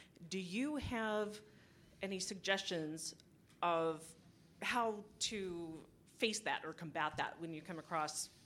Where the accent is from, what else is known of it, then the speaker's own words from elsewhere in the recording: Vista, California, United States; from Vista, California.